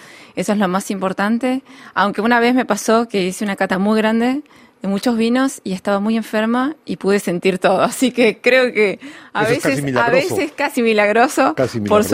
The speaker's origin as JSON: {"language": "Spanish", "country": "Argentina", "said": "Partiendo de un país como Argentina"}